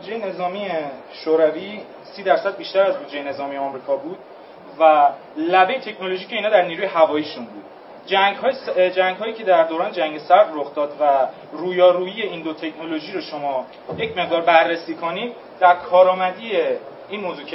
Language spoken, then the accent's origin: Persian; Shahriar, Tehran Province, Iran; من تو سمپاد درس خوندم و خب قطعا توی شهر خودم، من بچه شهریار هستم، دبیرستان دارالعلوم،